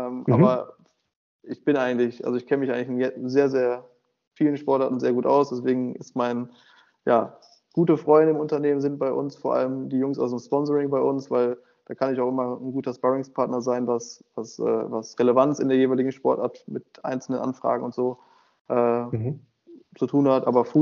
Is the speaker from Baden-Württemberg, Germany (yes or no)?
no; North Rhine-Westphalia, Germany; Das ist mir wichtig als Rheinländer.